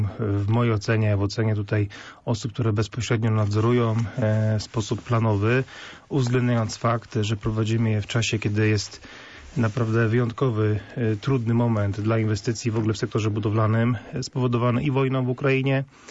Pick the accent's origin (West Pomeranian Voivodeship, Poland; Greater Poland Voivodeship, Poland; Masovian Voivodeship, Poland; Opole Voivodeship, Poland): Greater Poland Voivodeship, Poland; Poznań; Racjonalni mieszkańcy Poznania, a takowymi jesteśmy jako poznaniacy